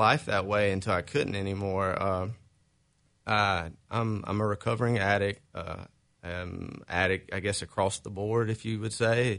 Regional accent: Georgia, United States; I basically born and raised in South Georgia. I come from a good family on both sides.

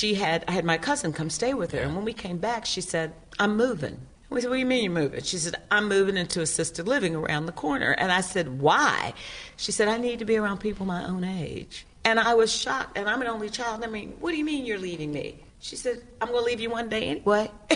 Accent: Smoketown, Kentucky, United States; I grew up in Smoketown, single parent.

